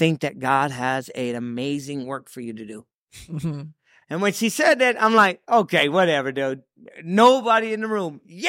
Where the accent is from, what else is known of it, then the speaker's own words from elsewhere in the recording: Odessa, Texas, United States; Well, I grew up in Odessa, Texas my whole life.